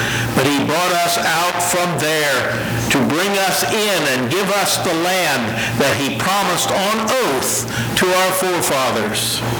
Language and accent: English; Ohio, United States; when I was growing up in South Central Ohio, attending church faithfully